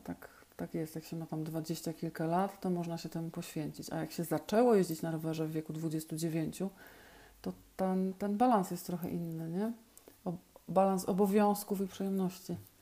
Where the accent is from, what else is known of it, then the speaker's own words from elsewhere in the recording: Katowice, Silesian Voivodeship, Poland; Ja pochodzę z Katowic i moje kolarstwo w Katowicach zupełnie nie miało szansy się rozwinąć.